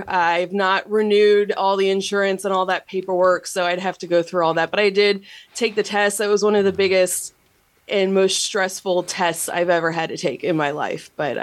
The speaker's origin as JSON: {"language": "English", "region": "New York", "country": "United States", "tie": "born or raised there", "said": "So I grew up in New York, and my gosh, my favorite toy was Play-Doh."}